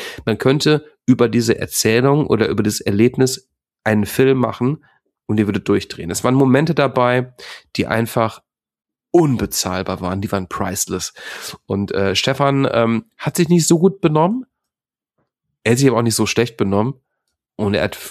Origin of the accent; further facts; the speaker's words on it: Hagen, North Rhine-Westphalia, Germany; born there; Ich wurde auch in Hagen geboren